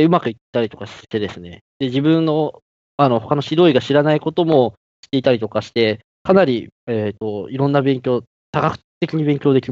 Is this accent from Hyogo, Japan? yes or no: no; Tokyo, Japan; 僕はですね、もともと東京生まれ東京育ちでして